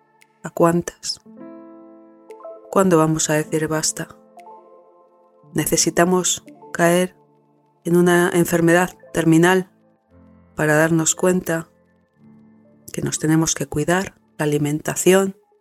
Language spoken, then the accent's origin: Spanish; Basque Country, Spain; born there; Yo nací en el País Vasco